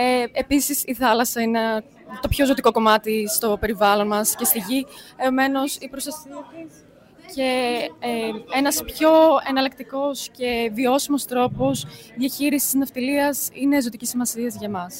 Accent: Kozani, Western Macedonia, Greece; Από Κοζάνη. Δεν έχω καμία σχέση με τη θάλασσα.

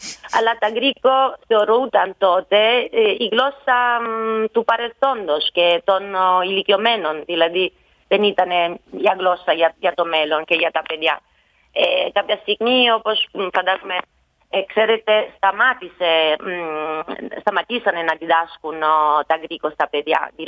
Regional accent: Apulia, Italy; first language Salentine dialect; Greek is a second language; τα γκρίκο δεν είναι η μητρική μου γλώσσα. Δηλαδή, στο σπίτι οι γονείς μου μιλάγανε η άλλη διάλεκτο, η σαλιντινική διάλεκτο, όπως ξέρετε είμαστε πολύ γλωσσιακοί στην Καταταλία.

